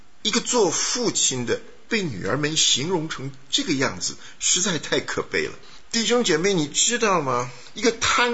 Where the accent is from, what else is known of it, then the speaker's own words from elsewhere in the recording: China; 我们中国人有一句话叫做祸延子孙